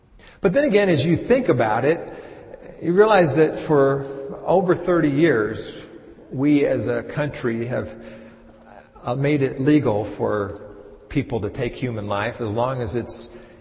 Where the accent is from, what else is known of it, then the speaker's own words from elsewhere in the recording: Texas, United States; But when I was growing up in Texas, every year we would travel to Colorado.